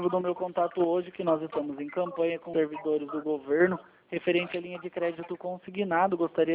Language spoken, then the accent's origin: Portuguese; Alumínio, São Paulo, Brazil; Não, eu sou de Alumínio aqui em São Paulo.